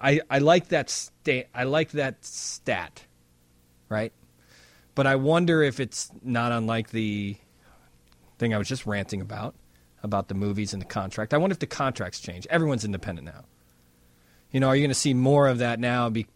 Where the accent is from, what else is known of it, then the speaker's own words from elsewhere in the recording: Chicago, Illinois, United States; And I was very proud as a fan and as a Chicagoan to watch him break through like that.